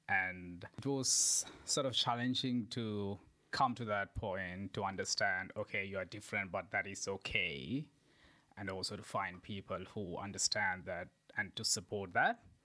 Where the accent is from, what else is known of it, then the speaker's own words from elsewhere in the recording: Negombo, Western Province, Sri Lanka; I grew up in Sri Lanka.